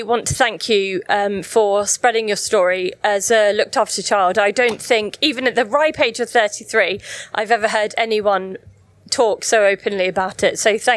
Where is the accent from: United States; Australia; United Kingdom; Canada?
United Kingdom; East of England; So predominantly in Essex.